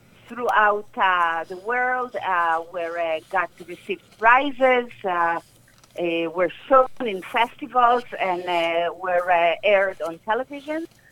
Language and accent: English; Israel; moved away as an adult; also born or lived in United States; I was born and raised in Israel. I went to the United States to complete my studies in cinema in the 1980s in San Francisco.